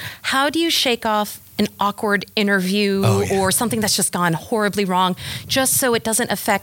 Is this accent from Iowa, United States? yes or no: no; Maryland, United States; PG County.